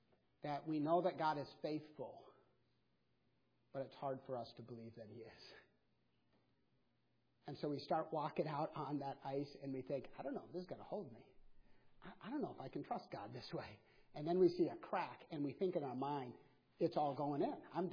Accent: Minnesota, United States; I grew up in Minnesota.

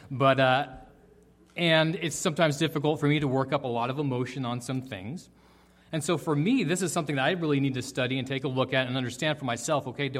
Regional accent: Santa Cruz, California, United States; I grew up in Santa Cruz, and I never once touched marijuana.

